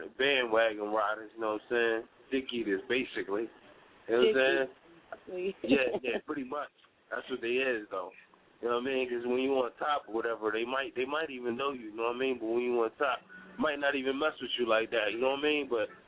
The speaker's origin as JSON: {"language": "English", "town": "Philadelphia", "region": "Pennsylvania", "country": "United States", "lives_now": "Delaware, United States", "said": "I'm calling from you. I'm from Southwest, but I'm calling from Delaware."}